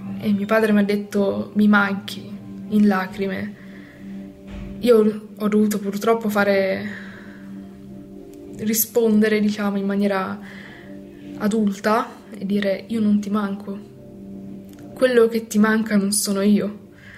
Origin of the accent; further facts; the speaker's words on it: Emilia-Romagna, Italy; Vengo dalla provincia di Bologna